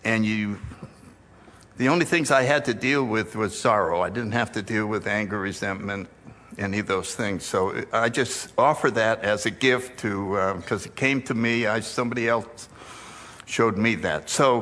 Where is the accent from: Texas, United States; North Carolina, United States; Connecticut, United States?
Connecticut, United States; New Haven; I'm gonna be 80 in September. I grew up in New Haven, Connecticut. I have one sister